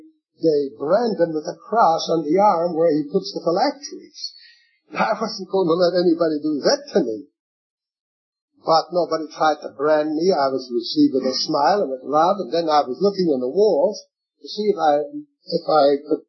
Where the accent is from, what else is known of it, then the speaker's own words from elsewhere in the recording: Poland; moved away; When I came from Poland, I was wild. I mean physically rotten. I was like an animal because I had been treated like one.